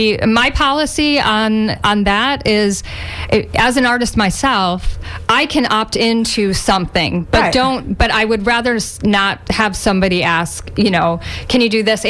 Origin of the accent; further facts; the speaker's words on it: Florida, United States; And to us, that is growing up in Florida, knowing, you know, it's hot in the summer.